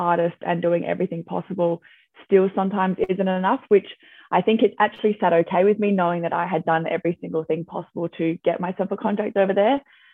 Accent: Australia; I wasn't Scottish.

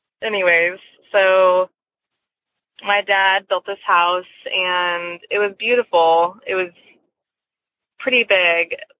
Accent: California, United States; I am from California.

